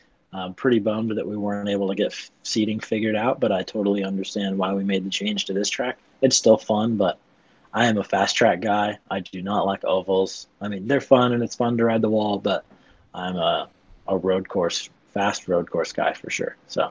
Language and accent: English; St. Louis, Missouri, United States; I'd love to do some like fun stuff in St. Louis since like it's my hometown